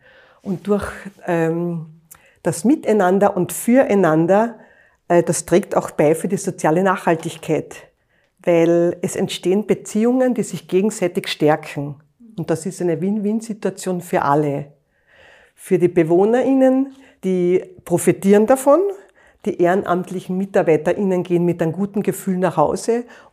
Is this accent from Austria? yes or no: yes; Carinthia, Austria; moved away as an adult; now in Vienna, Austria; Ich bin 57 Jahre alt, in Kärnten aufgewachsen, was man auch hört.